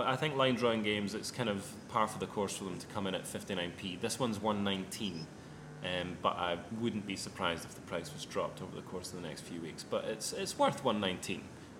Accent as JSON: {"language": "English", "town": "Edinburgh", "region": "Scotland", "country": "United Kingdom", "accent": "Edinburgh", "said": "Well, Edinburgh, that's basically just my normal accent, really, an Edinburgh accent."}